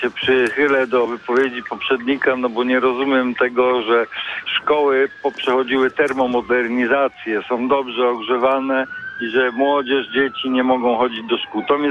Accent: Greater Poland Voivodeship, Poland; Ja z kolei jestem z Zamiedzy, można powiedzieć, do Ostrowa Wielkopolskiego.

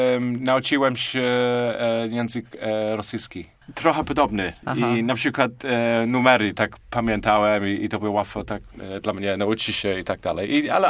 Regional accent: Manchester, North West England, United Kingdom; Polish is a second language; now in Poznań, Poland; I jestem Brytyjczykiem z Manchesteru w Anglii.

